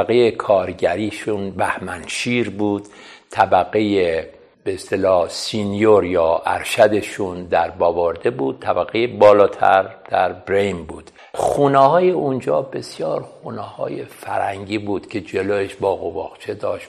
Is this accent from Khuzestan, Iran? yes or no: yes; Abadan, Khuzestan, Iran; قرار این که من در اون شهر متولد شدم و بعد در شهر آبادان